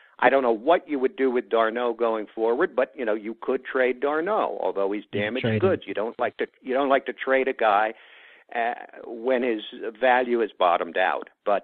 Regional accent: Connecticut, United States; as a guy growing up in Connecticut, being a Yankees fan

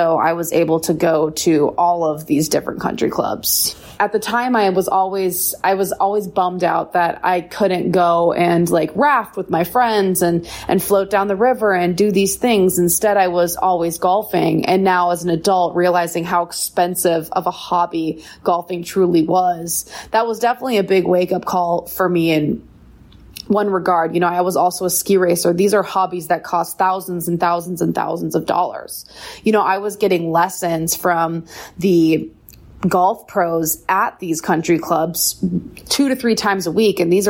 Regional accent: Bozeman, Montana, United States; So I grew up in Bozeman, Montana. It's definitely a place with mixed levels of wealth. It's like a hot spot for second homes

